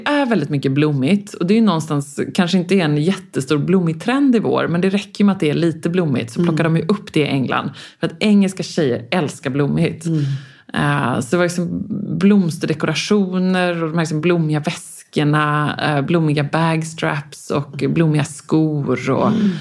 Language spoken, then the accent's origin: Swedish; Stockholm, Stockholm County, Sweden; Du ser alltså att jag är från Stockholm.